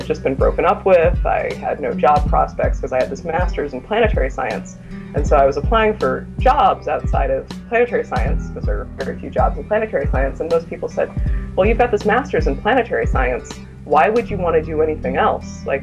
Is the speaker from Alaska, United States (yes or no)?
no; San Francisco Bay Area, California, United States; I'm from the San Francisco Bay Area, and a lot of my friends are working in tech